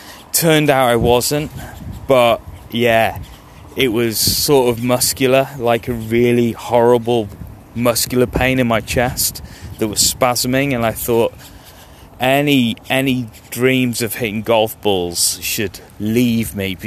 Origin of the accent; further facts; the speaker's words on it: United Kingdom; Oh, I'm British. It hurts to say the word European at the moment.